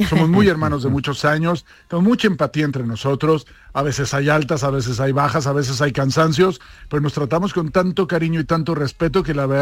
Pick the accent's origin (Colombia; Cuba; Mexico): Mexico; Y bueno, somos mexicanos, imagínate la conexión que tenemos con España, ¿no?